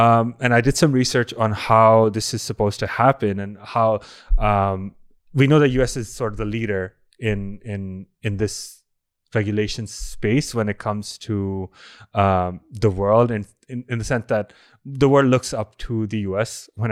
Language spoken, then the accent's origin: English; India; English is a second language; I'm Indian, by the way, so I follow this.